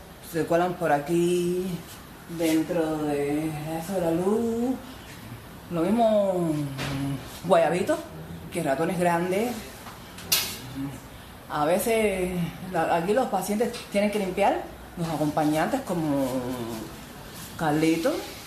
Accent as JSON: {"language": "Spanish", "country": "Cuba", "said": "Si somos todos cubanos"}